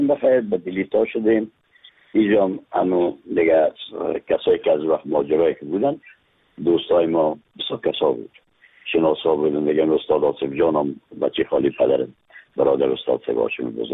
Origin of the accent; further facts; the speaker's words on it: Afghanistan; از افغانستان هستم